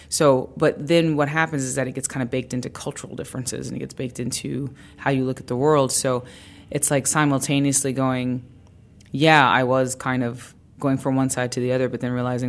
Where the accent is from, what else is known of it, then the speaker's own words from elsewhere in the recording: Greensboro, North Carolina, United States; Well, for me, it's just Greensboro. Like, it just represents my hometown